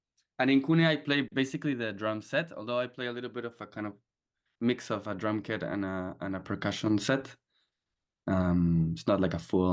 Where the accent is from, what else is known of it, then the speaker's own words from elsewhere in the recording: Lima, Peru; So I'm from Peru. I'm from Lima, and the first instrument I started playing when I was a kid was the cajón.